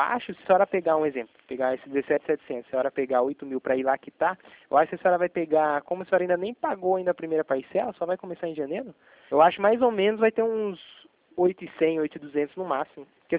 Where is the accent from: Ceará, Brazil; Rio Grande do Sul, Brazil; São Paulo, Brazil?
São Paulo, Brazil; Itatiba; Não, sou daqui de Itatiba